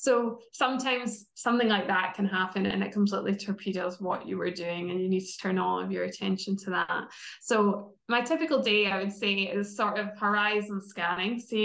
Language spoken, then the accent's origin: English; Glasgow, Scotland, United Kingdom; So I'm not American. You can probably tell that from my accent. I'm from Glasgow.